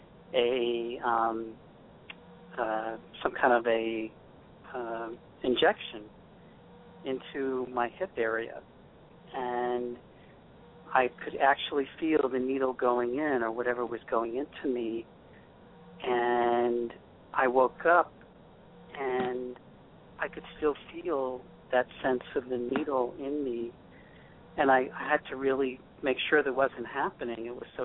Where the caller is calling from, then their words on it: Massachusetts, United States; Calling from Cape Cod, Massachusetts.